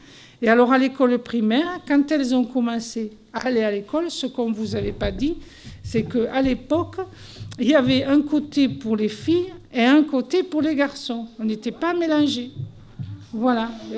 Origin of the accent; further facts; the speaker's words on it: Toulouse, Occitanie, France; Sinon, j'habitais rue des Saules. Voilà, je suis venu quand je me suis mariée. Je suis une Toulousaine, oui, comme les maisons toulousaines.